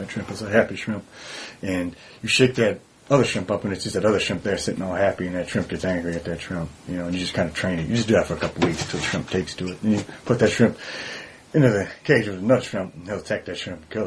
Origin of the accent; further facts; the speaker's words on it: Detroit, Michigan, United States; born there; I was raised. I was born in Detroit.